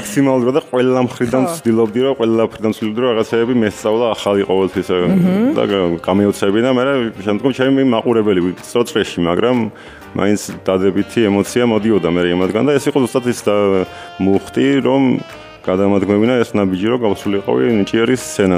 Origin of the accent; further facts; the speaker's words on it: Samtredia, Imereti, Georgia; მე ვარ 26 წლის, სამტრედიიდან.